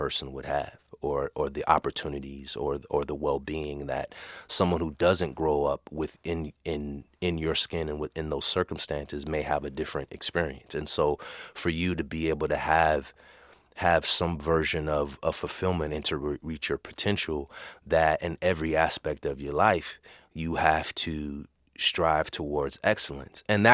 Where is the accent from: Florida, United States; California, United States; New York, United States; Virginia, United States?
California, United States; And here it was, I was coming out from California.